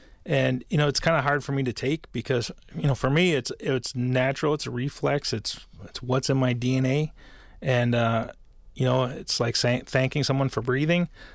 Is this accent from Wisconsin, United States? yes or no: yes; Madison, Wisconsin, United States; I have a strong Native identity. When I was a child, I was born and raised here in Madison.